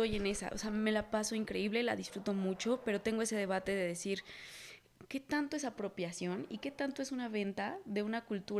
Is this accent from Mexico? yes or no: yes; Mexico; nos encontramos con Coco, por ejemplo, que también nos inundó siendo mexicanos.